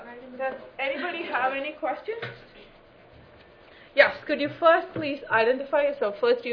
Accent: New York, United States; I'm from New York too, so.

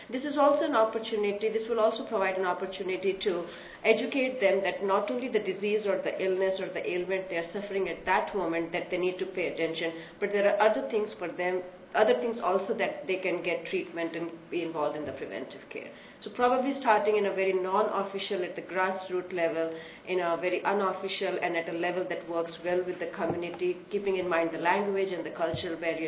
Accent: India; English is a second language; I come from India, and even if you're in that country, that is not if you work in one state or province that you can easily communicate or work with other people. So being raised in India, we were very sensitized to work with different culture, different religious groups.

